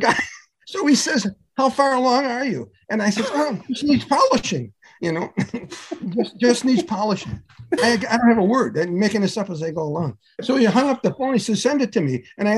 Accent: Niagara Falls, New York, United States; I had worked on a novel set in my hometown of Niagara Falls, New York, for many years, set in the 60s, coming of age story.

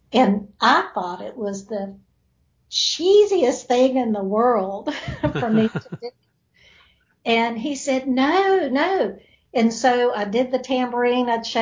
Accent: Southern United States, United States; accent: Southern; people were so taken aback by my Southern accent.

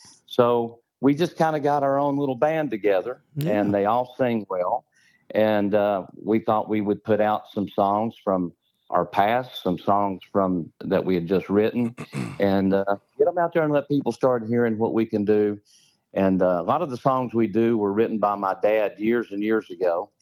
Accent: Tennessee, United States; now in -; we're from East Tennessee, the mountains of East Tennessee.

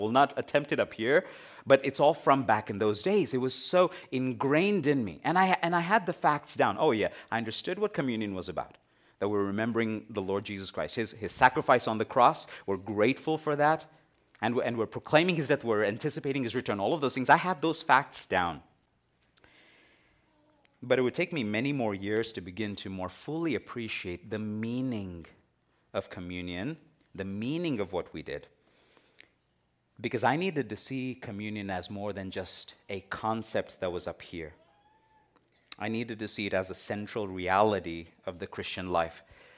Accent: India; I was born and raised in India, but I grew up in the church. So I was in the minority, right? Christians only form about 2% of the Indian population. Praise God, I was born into a Christian home.

